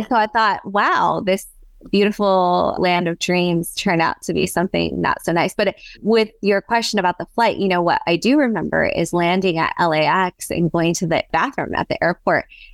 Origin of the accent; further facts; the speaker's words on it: China; English is a second language; So my grandparents had a really lovely house in China with a really big yard, and they, you know, it was beautiful.